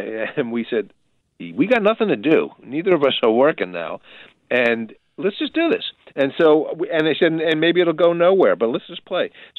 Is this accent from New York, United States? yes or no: yes; New York, United States; Why would a me, as an American, as a New Yorker, have to go to Ireland?